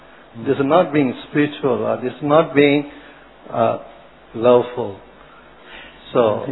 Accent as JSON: {"language": "English", "town": "Vancouver", "region": "British Columbia", "country": "Canada", "said": "I'm from Canada, Vancouver City."}